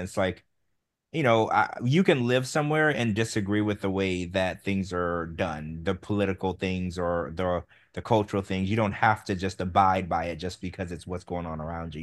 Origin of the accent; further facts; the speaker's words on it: Louisiana, United States; I grew up in Louisiana. Everybody eats pork and crawfish and shrimp and crabs, or lobster or crab, frog legs. You know, everybody eats weird stuff down there.